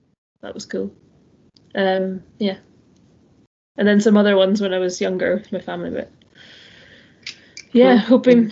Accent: Scotland, United Kingdom; Yes, I'm from Aberdeenshire.

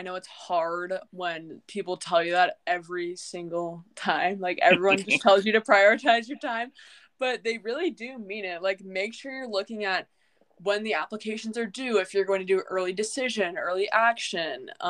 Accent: Des Moines, Iowa, United States; I am from Des Moines, Iowa. I go to what I did attend, I guess I've graduated now, but I attended a private school in West Des Moines, Iowa.

